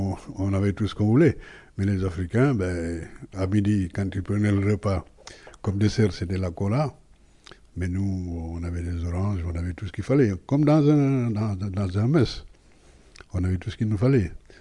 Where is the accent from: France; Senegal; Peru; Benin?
Senegal; born there; je suis né au Sénégal. À l'époque, c'était les quatre communes. Parce que moi, déjà, mon père est né à Saint-Louis.